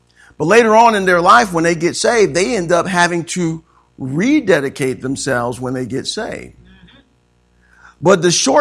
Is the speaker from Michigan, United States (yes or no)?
no; Joliet, Illinois, United States; I'm from Joliet.